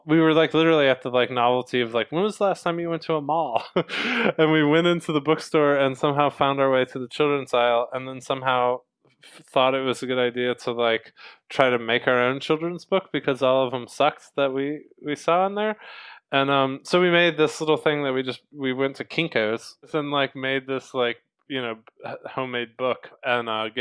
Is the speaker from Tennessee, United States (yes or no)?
no; Atlanta, Georgia, United States; I grew up in Atlanta, Georgia. I went to school in Winston-Salem, North Carolina for film and television.